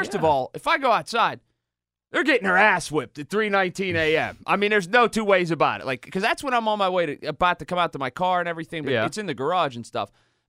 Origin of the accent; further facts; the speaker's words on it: Sharpsburg, United States; there's some people I grew up with in Sharpsburg.